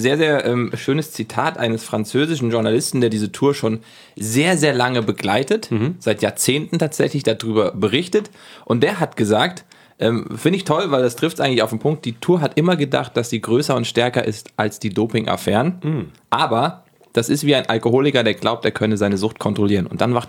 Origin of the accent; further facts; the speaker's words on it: Giessen, Hesse, Germany; Jokus hieß mal ein Club bei uns in Gießen.